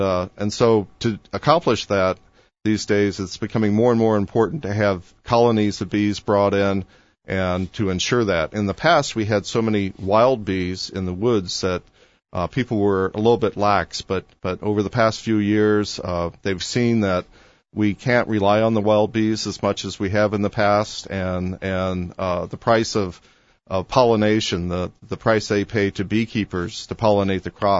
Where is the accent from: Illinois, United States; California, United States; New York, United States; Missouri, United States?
Missouri, United States; I'm originally from Central Missouri, and I went to the University of Missouri there and studied agriculture.